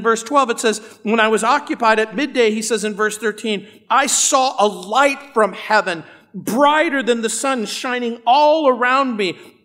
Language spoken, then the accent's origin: English; New Orleans, Louisiana, United States; born there; I was born in New Orleans, Louisiana. My father was from Sicily. My father and my grandfather came here after World War II. My mother was descended from Hungarian Jews.